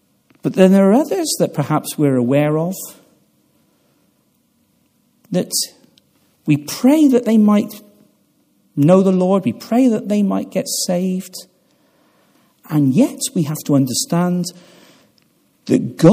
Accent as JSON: {"language": "English", "region": "England", "country": "United Kingdom", "lives_now": "Wales", "said": "When I came to Wales, they talked to me about the English disease. And as I'm English, I was quite concerned."}